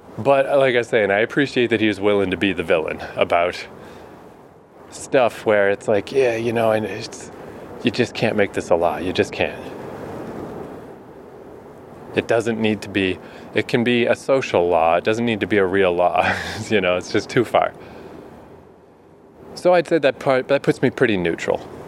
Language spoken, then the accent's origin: English; Canada; When I told him I was from Canada, his first point of reference for Canada was Jordan Peterson.